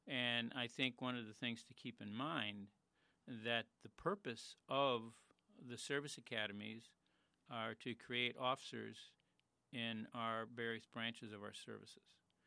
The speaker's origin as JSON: {"language": "English", "town": "Kenosha", "region": "Wisconsin", "country": "United States", "tie": "born or raised there", "said": "having graduated in 1964 from Bradford High School, I was born and raised here in Kenosha."}